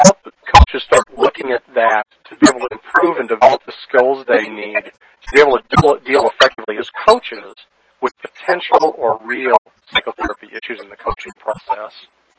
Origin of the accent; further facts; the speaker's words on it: St. Louis, Missouri, United States; I'm actually from St. Louis.